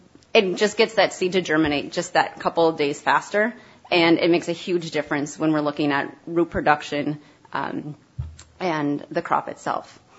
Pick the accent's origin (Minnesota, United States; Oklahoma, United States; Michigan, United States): Minnesota, United States; Minneapolis; I'm originally from Minneapolis. So when I met my husband and moved to the farm, I had no idea what I was getting into.